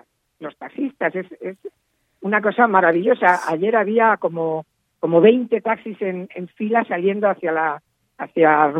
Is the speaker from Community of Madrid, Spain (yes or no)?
yes; Madrid, Community of Madrid, Spain; yo me siento orgullosísima como madrileña